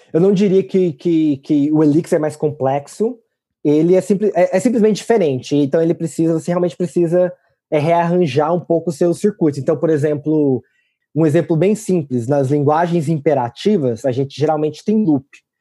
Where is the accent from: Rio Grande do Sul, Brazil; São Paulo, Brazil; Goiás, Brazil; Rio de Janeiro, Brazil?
Goiás, Brazil; moved away; sou brasileiro, eu cresci em Goiás, esse conceito de divertir na neve, divertir no frio, ele não dá certo comigo, não.